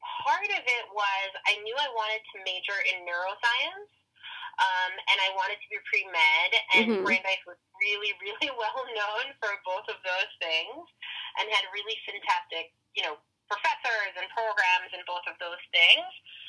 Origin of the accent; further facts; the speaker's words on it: New York, United States; because I came from New York.